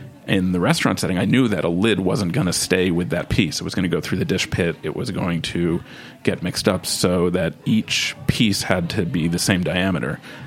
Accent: New York, United States; I grew up in New York, like I said, so I named stuff after New York.

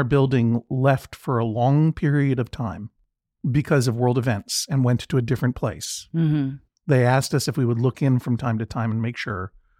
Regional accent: Boston, Massachusetts, United States; It's my hometown.

